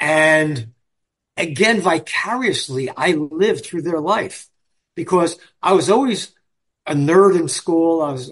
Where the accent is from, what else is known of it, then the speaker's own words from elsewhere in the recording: New Jersey, United States; I grew up in New Jersey, and every summer we go to the Catskill Mountains, known as the Borscht Belt back then.